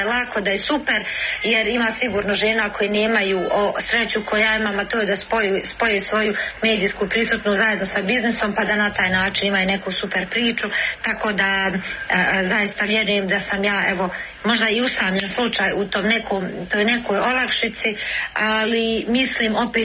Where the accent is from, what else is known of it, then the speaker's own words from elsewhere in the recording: Kalesija, Federation of Bosnia and Herzegovina, Bosnia & Herzegovina; barijera s kojima sad najviše suočavam je činjenica da potičem iz Kalesije.